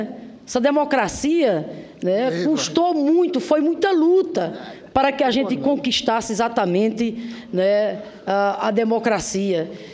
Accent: Rio Grande do Norte, Brazil; não só lá no meu estado, Rio Grande do Norte, mas em todo o país.

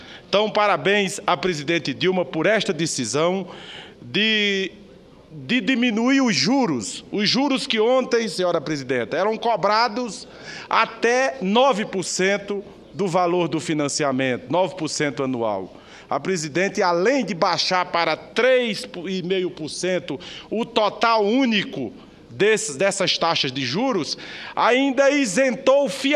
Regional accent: Northeast Region, Brazil; nós especificamente que somos do Nordeste brasileiro, região carente

